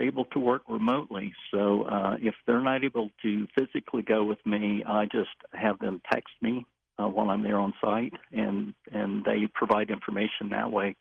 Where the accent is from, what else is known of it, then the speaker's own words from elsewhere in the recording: Memphis, Tennessee, United States; Well, we're all from this area. Yeah, I was born and raised in Memphis.